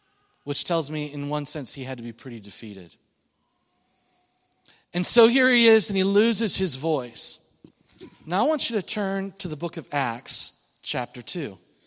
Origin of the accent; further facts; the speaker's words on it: Yakima, Washington, United States; born there; I love Washington. It's where I was born. And I was born in Yakima, Washington.